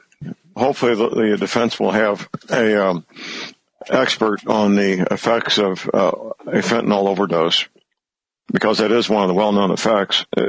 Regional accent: Missouri, United States; Now, in my home state, Missouri, we got two blue cities, but it's a very red state.

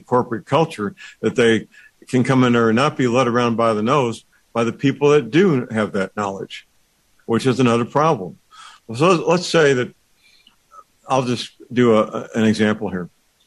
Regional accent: St. Louis, Missouri, United States; Now, not far from my hometown of St. Louis was the largest, at the time, the largest oil refinery on the planet, at Wood River, Illinois.

